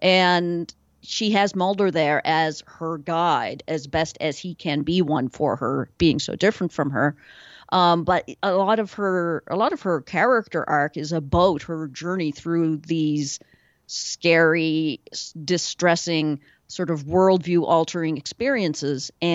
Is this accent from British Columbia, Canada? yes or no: no; Edmonton, Alberta, Canada; Edmonton happens to be the name of my hometown.